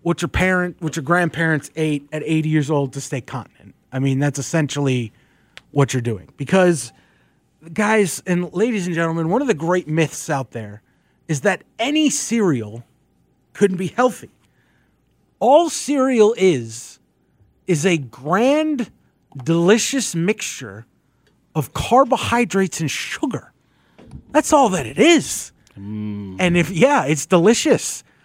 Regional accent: New York, United States; now in Atlanta, United States; I grew up in New York, moved here to Atlanta.

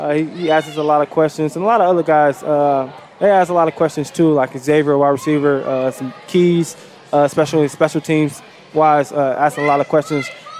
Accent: Detroit, Michigan, United States; now in Buffalo, United States; Just trying to get back to the community here in my hometown in Buffalo. I mean, Detroit.

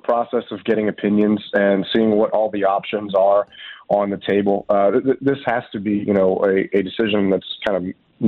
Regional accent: Chicago, Illinois, United States; also born or lived in Houston; now in Dallas, United States; Born and raised in Chicago, moved to Houston for high school, to the University of Texas for college, and really happy to be here in Dallas covering the Cowboys.

